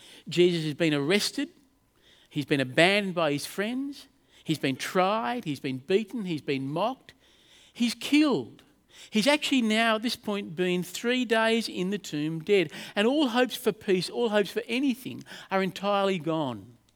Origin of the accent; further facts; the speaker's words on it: Australia; Now, I'm an Australian bloke. There's nothing wrong with us Australian blokes